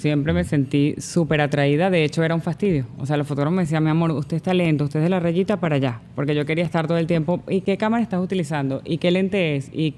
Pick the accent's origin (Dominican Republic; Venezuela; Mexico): Venezuela; also born or lived in Italy; now in United States; Yo me fui de Venezuela hace 8 años. Uh-huh. Estuve 6 en Italia y ahora llevo 2 aquí.